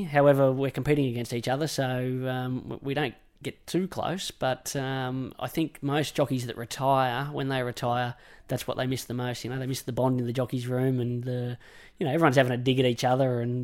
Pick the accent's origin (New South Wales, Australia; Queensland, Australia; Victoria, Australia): Queensland, Australia; Yeah, I'm a Queenslander. I'm a passionate Queenslander